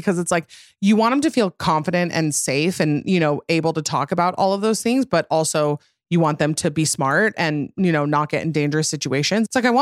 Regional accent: Arizona, United States; I never knew what a white Christmas was because I was from Arizona.

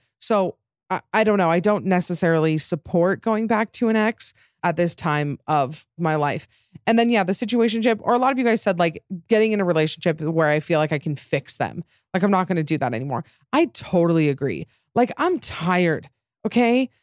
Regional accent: Utah, United States; accent: Utah; Wow, my Utah accent came out there.

